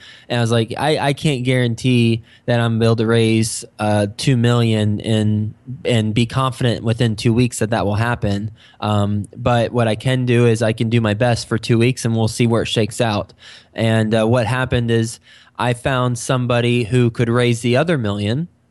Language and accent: English; Texas, United States; also born or lived in New York City; now in Cincinnati, United States; Well, I am from Texas. And I moved straight from Texas to New York City, was there for 10 years, and then about 2 months ago, I moved to Cincinnati.